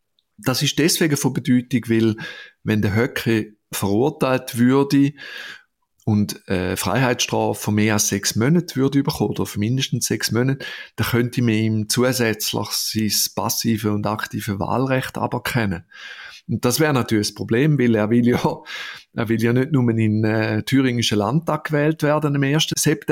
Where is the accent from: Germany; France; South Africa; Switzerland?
Switzerland; Andererseits muss man sagen, ich schaue das als Schweizer an. Die Deutschen sehen das ein bisschen anders.